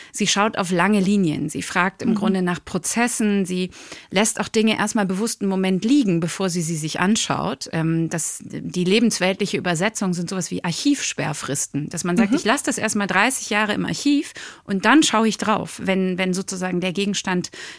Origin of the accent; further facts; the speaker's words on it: Rhineland-Palatinate, Germany; Ich komme aus einem ganz kleinen Dorf in Rheinland-Pfalz, wo wirklich wenig Menschen leben in Relation zu Berlin.